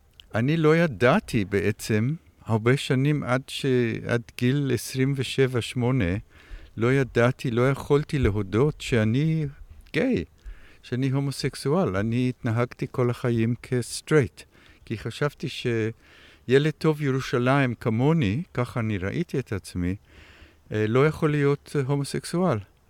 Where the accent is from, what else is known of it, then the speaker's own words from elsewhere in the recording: South Africa; Hebrew is a second language; now in Israel; נולדתי וגדלתי בדרום אפריקה ועליתי לארץ ב-1971